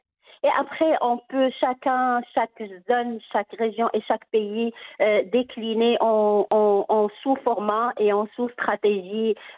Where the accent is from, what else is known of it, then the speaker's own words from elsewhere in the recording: Morocco; en tant que Marocaine